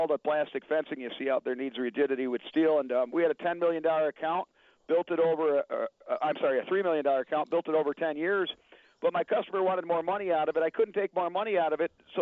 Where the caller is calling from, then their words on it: Buffalo, New York, United States; Right outside of Buffalo, New York, Western New York area.